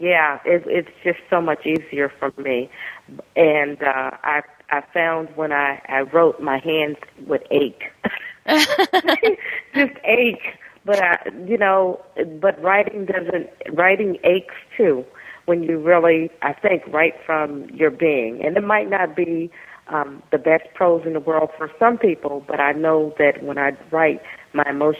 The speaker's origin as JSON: {"language": "English", "town": "Brooklyn", "region": "New York", "country": "United States", "tie": "born or raised there", "also_born_or_lived": "Alabama", "said": "I was born in Alabama. In 19 blah, blah, blah. And by the time I was 7, we had moved to New York. My dad was a New Yorker and wanted to go back to the city. And so I grew up in Brooklyn"}